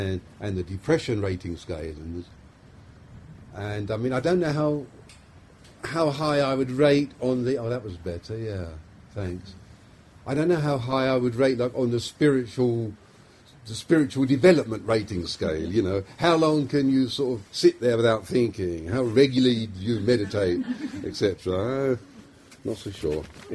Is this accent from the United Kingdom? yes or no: yes; London, United Kingdom; accent: London; because I speak English with a rather London accent.